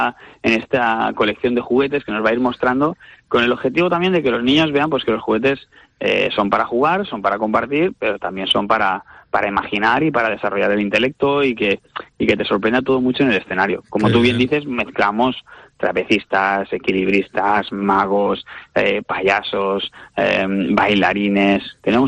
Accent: Valencian Community, Spain; nuestra raíz es valenciana, porque nosotros, esto viene de una productora que es valenciana, somos nosotros, somos valencianos

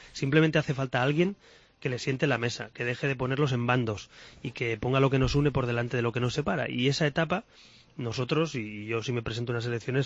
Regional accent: Catalonia, Spain; soy catalán, pero no me siento ni peor ni mejor que el resto de españoles.

